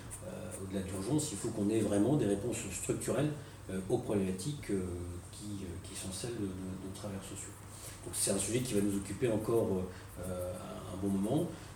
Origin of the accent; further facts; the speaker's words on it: Hauts-de-France, France; Personnellement, je suis nordiste d'origine.